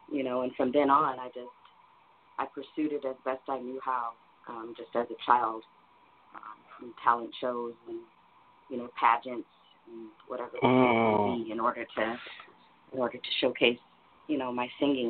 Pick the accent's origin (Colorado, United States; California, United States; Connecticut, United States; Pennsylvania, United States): California, United States; Pasadena; also born or lived in Gary, Indiana; I was born in Gary, Indiana, but just only born there. I ended up coming to Pasadena when I was about a year and a half. My mother left from Gary and moved to Pasadena. And, that's my home, that's my hometown